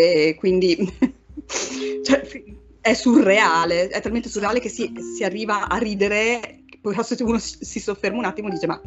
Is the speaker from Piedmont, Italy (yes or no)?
no; Modena, Emilia-Romagna, Italy; come vi ho detto e si sente dalla mia cadenza, io sono di Modena, quindi ho detto: un killer qua nella mia città